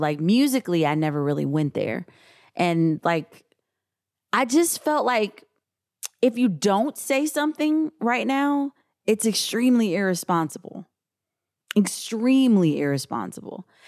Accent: St. Louis, Missouri, United States; I'm from St. Louis. I grew up there, and I knew a lot of people in that neighborhood.

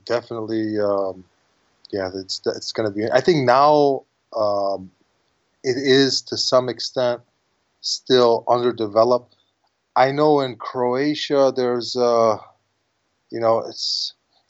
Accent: Chicago, Illinois, United States; I was born in America. I was born here in Chicago.

